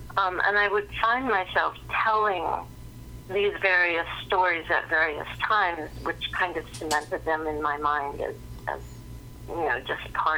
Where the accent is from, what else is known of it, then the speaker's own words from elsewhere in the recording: Pella, Iowa, United States; I grew up in Pella, and that's part of the process of this book. Lived here all my life